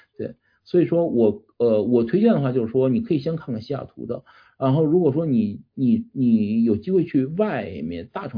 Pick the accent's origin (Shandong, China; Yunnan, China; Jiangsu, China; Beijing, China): Beijing, China; moved away as an adult; now in United States; 在北京上学，我是属于那种土生土长的北京人，对，然后家里面就是知识分子家。